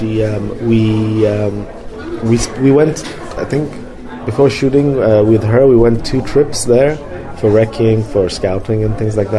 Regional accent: London, United Kingdom; I'm not Native American. I'm Iranian. I grew up in London.

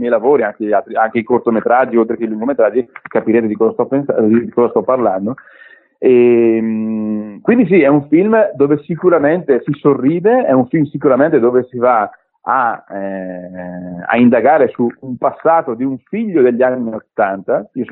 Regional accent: Brescia, Lombardy, Italy; ho i genitori del Marocco, ma io sono praticamente nato e cresciuto qui in Italia, a Brescia, in piena Lombardia, in piena Padania, come si suol dire, e sono cresciuto con un certo tipo di urbanistica, sono cresciuto con un certo tipo di visione del territorio.

